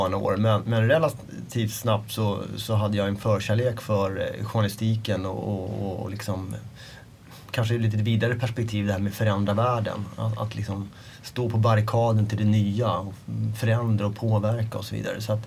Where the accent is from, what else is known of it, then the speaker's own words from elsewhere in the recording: Stockholm County, Sweden; Jag är uppvuxen på Mälaröarna. Mina första 17-18 år. Som ligger lite söder om, vad är det, sydväst om Stockholm. Så att i Stockholms län, ja.